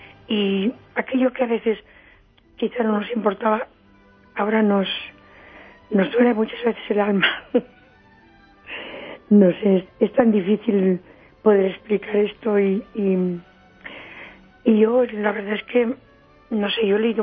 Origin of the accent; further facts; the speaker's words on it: Valencian Community, Spain; Yo soy valenciana, pero...